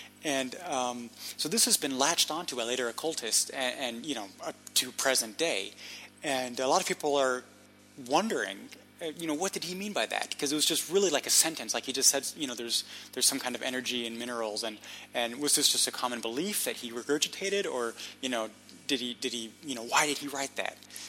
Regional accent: Munich, Bavaria, Germany; English is a second language; when I grew up in Munich

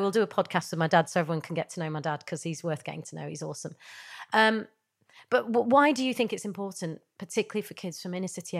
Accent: Yorkshire and the Humber, United Kingdom; I grew up in Yorkshire. And as an Asian woman

